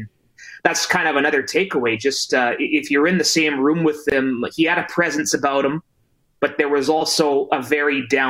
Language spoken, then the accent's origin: English; Vancouver, British Columbia, Canada; And where are you from? Oh, Vancouver, BC Lions.